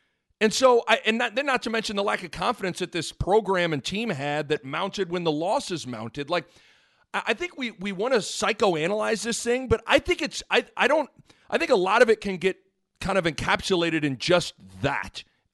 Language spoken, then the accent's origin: English; Nebraska, United States; people, you know, they know I'm from Nebraska and they'll always kind of ask me about Nebraska football.